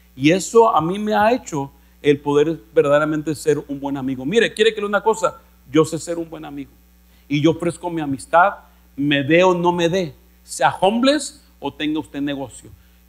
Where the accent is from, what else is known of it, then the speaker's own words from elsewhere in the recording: northern Mexico, Mexico; Yo soy del norte de México, donde en el norte del México gritamos para hablar.